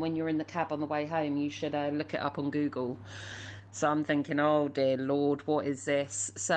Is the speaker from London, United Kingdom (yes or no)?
yes; London, United Kingdom; I'm from London, and I wanted to share a bad first date story with you guys.